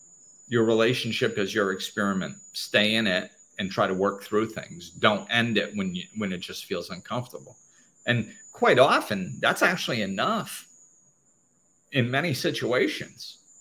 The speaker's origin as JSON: {"language": "English", "country": "United States", "lives_now": "Dominican Republic", "said": "of course, I'm from the United States and now living in the DR"}